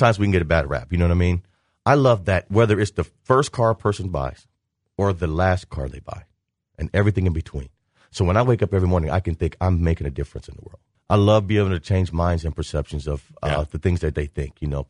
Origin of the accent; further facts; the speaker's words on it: Galesburg, Illinois, United States; But, I was born and raised here in Galesburg, Illinois. Junior high, high school, college.